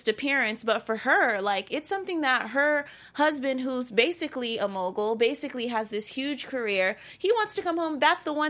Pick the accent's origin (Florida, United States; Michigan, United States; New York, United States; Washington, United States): Florida, United States; Tampa; I'm from the South and from Florida, Tampa Bay